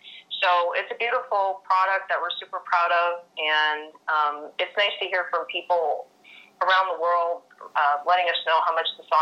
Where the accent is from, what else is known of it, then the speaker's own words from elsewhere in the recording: Chicago, Illinois, United States; now in Phoenix, United States; No, I'm actually from Chicago originally.